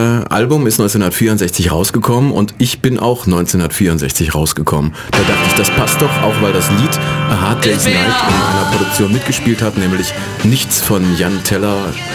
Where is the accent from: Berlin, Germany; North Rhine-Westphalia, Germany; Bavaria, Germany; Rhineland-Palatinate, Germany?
Rhineland-Palatinate, Germany; Kaiserslautern; Ich bin geboren in Kaiserslautern, das ist in Rheinland-Pfalz. Und da hatte ich auch eine glückliche Kindheit.